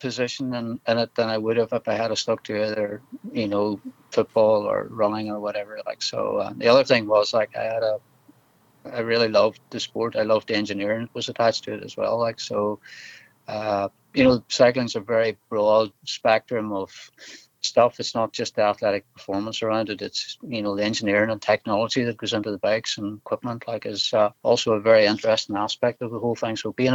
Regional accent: Ulster, Ireland; also born or lived in Dublin / Northern Ireland; So, I was born in Dublin. I grew up as a young person in Donegal, actually. But because we live so close to the border, my life really has been spent in Northern Ireland.

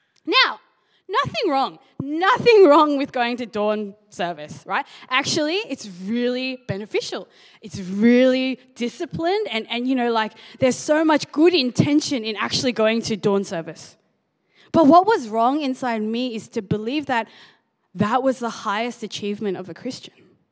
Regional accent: United States; I grew up in the Korean church.

